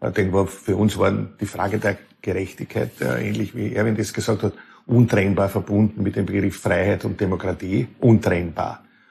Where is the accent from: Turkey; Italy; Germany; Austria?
Austria; Lower Austria; ich komme aus Niederösterreich, auch aus einem sehr konservativen Elternhaus. Mein Vater, mein Großvater waren sehr auch mit der Kirche verbunden und das hat geprägt, ein 500-Einwohner-Dorf